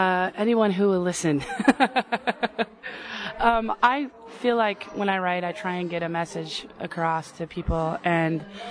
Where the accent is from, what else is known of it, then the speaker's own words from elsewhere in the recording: Anaheim, California, United States; now in Long Beach, United States; I am from Anaheim, California originally, but I live in Long Beach now.